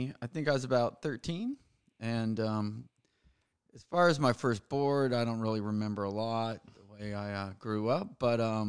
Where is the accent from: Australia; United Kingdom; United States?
United States; Houston, Texas; Westlake, Houston, Texas. A lot of people try to say I'm from Katy, but I am from Houston.